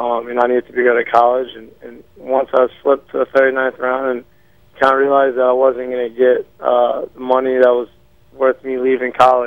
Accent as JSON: {"language": "English", "region": "Louisiana", "country": "United States", "tie": "born or raised there", "said": "I'm from Louisiana. I live, you know, my hometown's 45 minutes west of Baton Rouge. So, or east of Baton Rouge, sorry."}